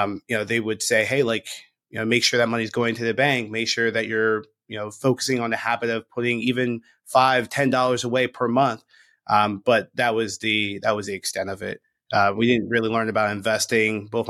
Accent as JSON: {"language": "English", "town": "Philadelphia", "region": "Pennsylvania", "country": "United States", "tie": "born there", "said": "so I was born in Philadelphia, born to two parents that were victims of drug abuse."}